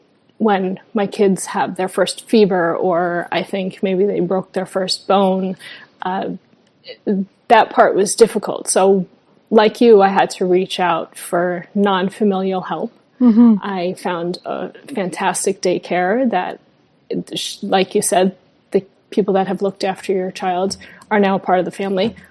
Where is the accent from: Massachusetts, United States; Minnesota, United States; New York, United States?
New York, United States; Long Island; Sure. I'm from Long Island, New York. My majority of my family is there.